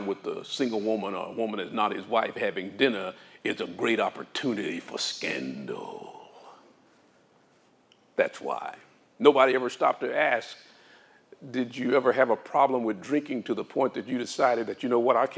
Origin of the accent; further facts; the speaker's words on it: Arkansas, United States; I grew up in Arkansas. Most of you don't know. We were poor people.